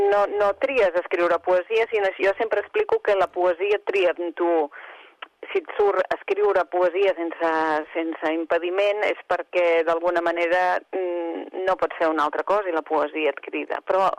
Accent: Banyeres del Penedès, Catalonia, Spain; now in Tarragona, Spain; Jo sóc de Banyeres del Penedès, però ja fa més de 20 anys que vinc a Tarragona.

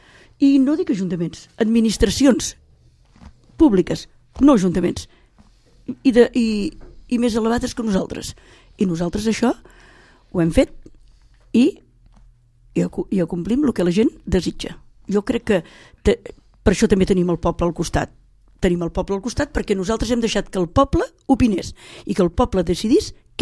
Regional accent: Palamós, Catalonia, Spain; born there; also born or lived in La Cala; no sóc calera de naixement, vaig néixer a Palamós, les meves arrels són caleres, els meus pares eren caleros, tota la meva família

